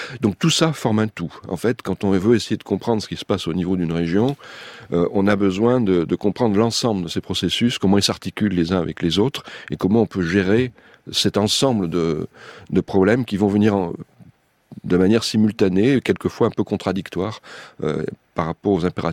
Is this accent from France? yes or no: yes; Bordeaux, Nouvelle-Aquitaine, France; moi je suis bordelais d'origine